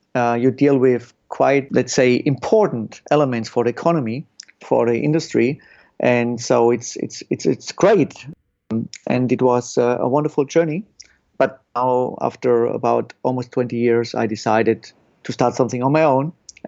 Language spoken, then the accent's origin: English; Switzerland; also born or lived in Germany; I'm from Switzerland, originally born in Germany, studied in Germany law, and then I did an MBA in the US